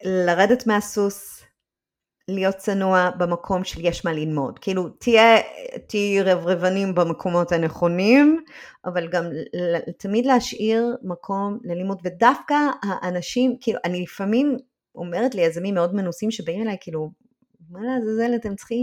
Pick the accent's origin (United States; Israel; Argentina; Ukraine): United States; אני זוכרת את עצמי כילדה בארצות הברית